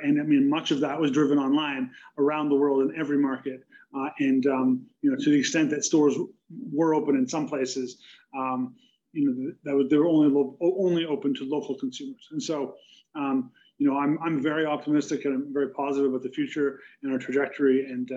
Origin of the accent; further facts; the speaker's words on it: Canada; Maybe it's because we're Canadian, I'm not sure.